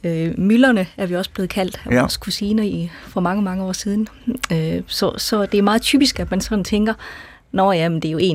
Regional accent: Horsens, Central Denmark Region, Denmark; Ja, jeg kommer fra Horsens, og jeg bor i en lille by lige uden for Horsens, der hedder Lund.

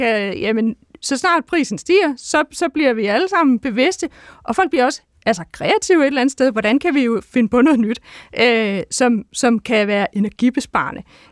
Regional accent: Odense, Region of Southern Denmark, Denmark; Så i Odense, hvor jeg kommer fra, der bliver man sådan verdensmester i fjernvarme i løbet af 1980'erne.

